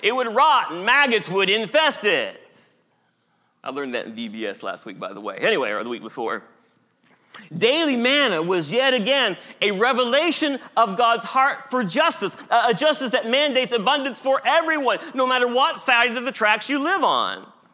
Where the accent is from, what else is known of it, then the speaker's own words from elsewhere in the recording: Ohio, United States; I grew up in Ohio.